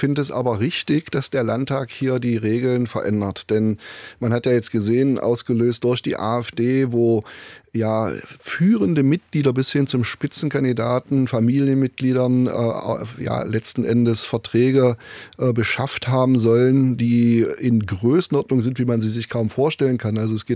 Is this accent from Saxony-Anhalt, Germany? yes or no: yes; Saxony-Anhalt, Germany; die Menschen in meiner Heimat Sachsen-Anhalt